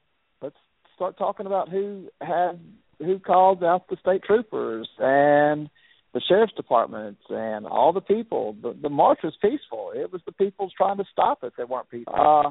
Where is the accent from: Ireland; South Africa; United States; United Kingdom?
United States; Alabama; Well, you know, growing up in Alabama, we're an extremely conservative state, you know, mostly Republicans hold state offices